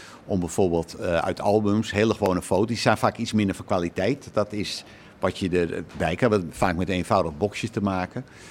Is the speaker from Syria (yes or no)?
no; Amsterdam, North Holland, Netherlands; We zijn ook zelf Amsterdammer. Al woon ik er niet meer, moet ik eerlijk zeggen.